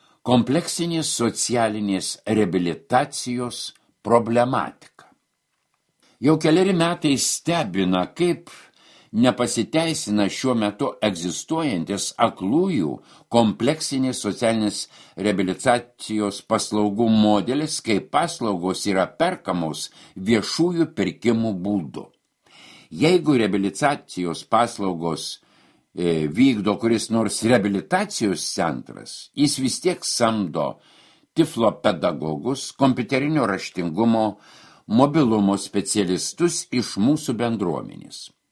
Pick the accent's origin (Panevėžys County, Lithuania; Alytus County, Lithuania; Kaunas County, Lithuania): Kaunas County, Lithuania; Kaunas; Dirbu Kazlų Rūdoje masažuotoje, kasdien važinėju iš Kauno į darbą. Nors pati esu kaunietė